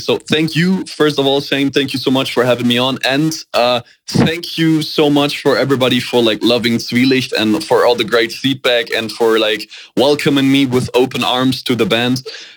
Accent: Germany; And as we are from Europe, from Germany, we're not going to have like the opportunity to come to the US like three times a year.

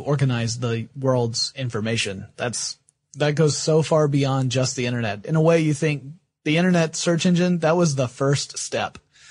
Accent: Bible Belt, United States; I was brought up in the Bible Belt.

